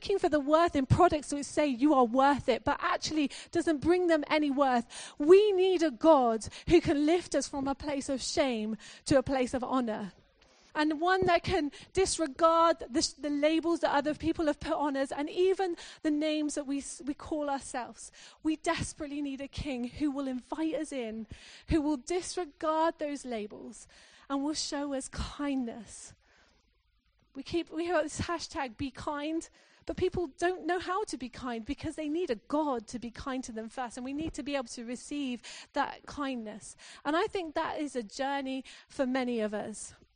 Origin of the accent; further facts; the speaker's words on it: Corby, East Midlands, United Kingdom; growing up in Corby, people don't say good things about Corby.